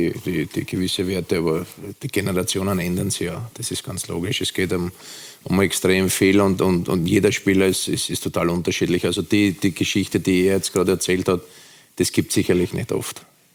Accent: Vienna, Austria; accent: Viennese; mein Wiener Dialekt war, ich habe ein bisschen einen Freifahrtschein gehabt in der deutschen Bundesliga, weil die Schiedsrichter das nicht verstanden haben.

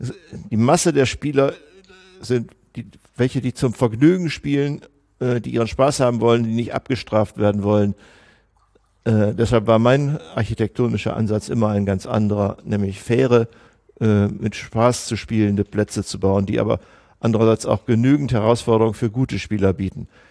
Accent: Münster, North Rhine-Westphalia, Germany; ich komme aus Münster.

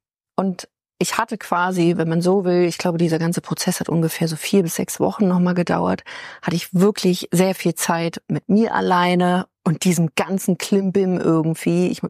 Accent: Potsdam, Brandenburg, Germany; Ich komme ja ursprünglich aus Potsdam.

